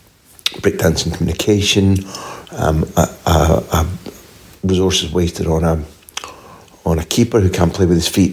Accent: Scotland, United Kingdom; also born or lived in Spain; I grew up in Scotland, we've travelled a little bit

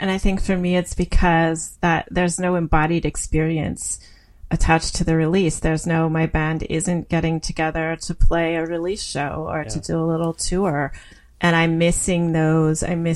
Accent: Wingham, Ontario, Canada; I've lived in a lot of other places. I grew up in Wingham, Ontario, and I went to the University of Guelph. And then I lived in Sackville, New Brunswick, while I was going to Mount Allison University. And then I lived in Thunder Bay for a while.

